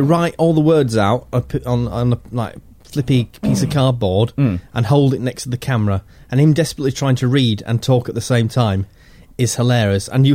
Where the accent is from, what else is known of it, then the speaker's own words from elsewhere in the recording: Yorkshire and the Humber, United Kingdom; I'm a Yorkshireman.